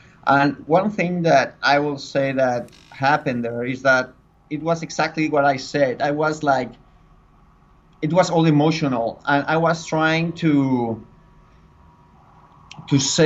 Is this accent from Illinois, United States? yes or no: no; Michigan, United States; I grew up in Michigan. I was born in Michigan, but thanks to my family, I traveled to many cities and countries and all that.